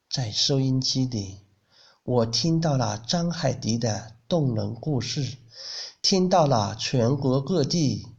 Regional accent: Shangrao, Jiangxi, China; 我是来自江西上饶的

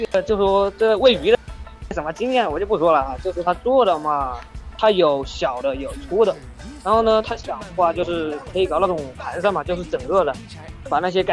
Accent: Xiantao, Hubei, China; 我来自湖北的，湖北仙桃的。

